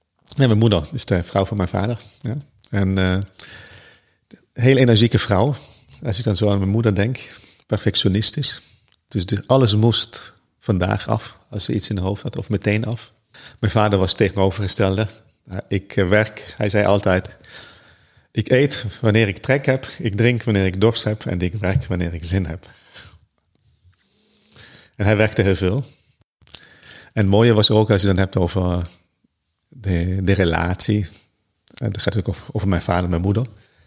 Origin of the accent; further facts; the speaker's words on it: Trentino-Alto Adige, Italy; first language German; Dutch is a second language; Ik kom uit Zuid-Tirol. Dat is het Duitsstalige gebied in Italië. De man van de bergen, dat noem ik me soms ook. En dan ben ik groot geworden in een gezin dat Duitsstalig is.